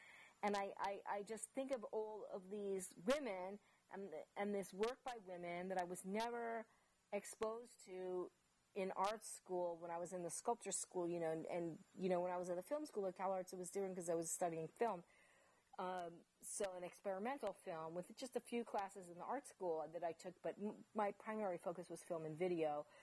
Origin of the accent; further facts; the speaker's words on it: United States; first language en; now in Germany; I'm an American. I live here. English is my primary language. That's what I speak.